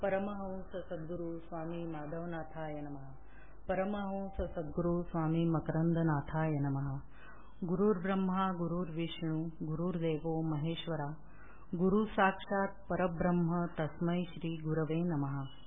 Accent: Thane, Maharashtra, India; moved away as an adult; now in Pune, India; माझे माहेर ठाण्याचे, आमच्या सर्वांचा परमेश्वरावर पूर्ण विश्वास.

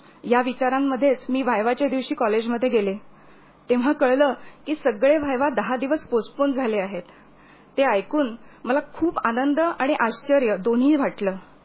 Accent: Nagpur, Maharashtra, India; मी मूळची नागपूरची, 1995 साली मे महिन्यामध्ये 10वीची परीक्षा झाल्यानंतर आईबाबांबरोबर मी पुण्यात आले होते

